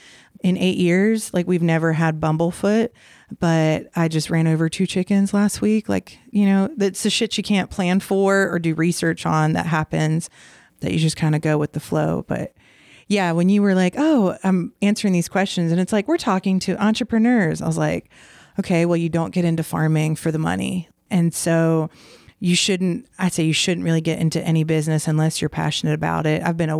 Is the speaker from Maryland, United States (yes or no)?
yes; Baltimore, Maryland, United States; Like, I grew up in Baltimore, D.C. There, you had to drive a good chunk to get to any kind of agricultural land.